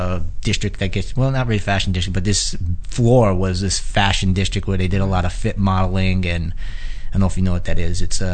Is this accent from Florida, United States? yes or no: no; New York, United States; accent: New York; I'm straight out of New York at the time, and my accent was a little more than it is now, and I had the whole New York vibe going.